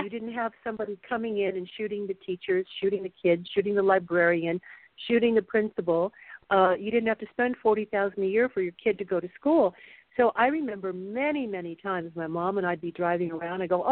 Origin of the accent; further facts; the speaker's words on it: Los Angeles, California, United States; Growing up in L.A., as I did as well, you were always around. And I grew up in the San Fernando Valley, so Warner Brothers was there.